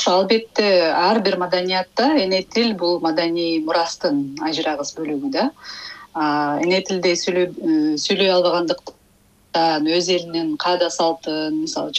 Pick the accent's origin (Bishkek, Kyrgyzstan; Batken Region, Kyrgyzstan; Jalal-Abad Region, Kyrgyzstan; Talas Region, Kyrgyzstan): Bishkek, Kyrgyzstan; мен билимди мектепте жалаң кыргызча алгам, бирок Бишкекте чоңойдум.